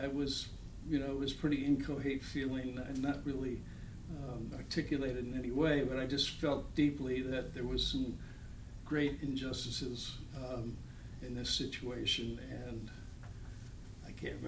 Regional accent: Bronxville, New York, United States; also born or lived in Philadelphia; I was born on the Philadelphia Main Line, right outside Philadelphia. And I grew up mostly in a small town in Westchester County, New York, right outside New York City, a town called Bronxville.

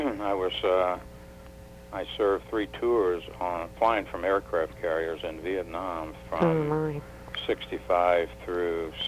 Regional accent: Cary, North Carolina, United States; also born or lived in Warrenton; I was born in Warrenton, North Carolina in 1936, and that's my dad was principal of the school there, which was John Graham High School. And we moved to Cary in 1947, and I was in the sixth grade coming up.

